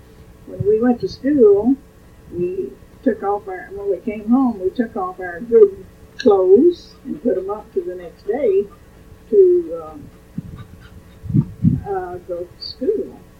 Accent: Sinton, Texas, United States; And I rode with this girl from Sinton, my hometown, and it was a new experience to me, I'll admit, from having been in a small school.

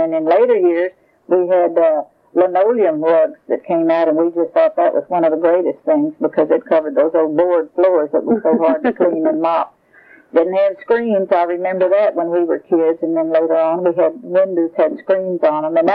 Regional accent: Texas, United States; born there; I was born on November the 25th in 1924 in Lavaca County.

